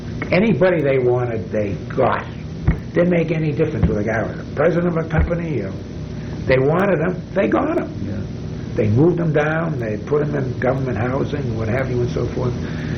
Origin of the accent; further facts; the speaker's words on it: Maine, United States; I come from Maine, so I mean, I didn't understand.